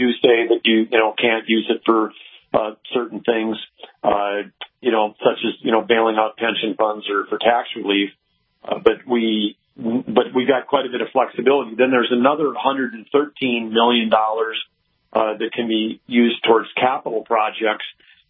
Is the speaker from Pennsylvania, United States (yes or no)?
no; North Dakota, United States; as an American, as a citizen, as someone that, grew up and lived my life in North Dakota, it's baffling and it's heartbreaking and it's disturbing.